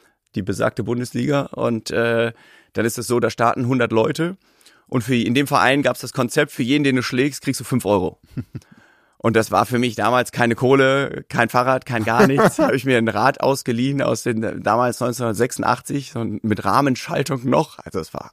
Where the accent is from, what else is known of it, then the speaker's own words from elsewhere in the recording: Cape Town, Western Cape, South Africa; ich bin damals in Kapstadt aufgewachsen und da ist ja diese Outdoor-Sportkultur